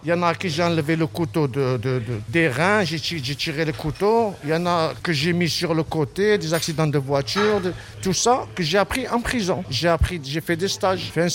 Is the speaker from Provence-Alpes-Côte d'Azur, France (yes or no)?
yes; Marseille, Provence-Alpes-Côte d'Azur, France; ils savaient que j'étais de Marseille, tout ça, ils ont su déjà un Marseillais.